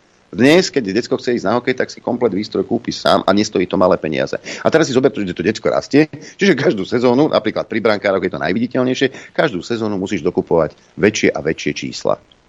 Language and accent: Slovak; Nitra, Nitra Region, Slovakia; som z Nitry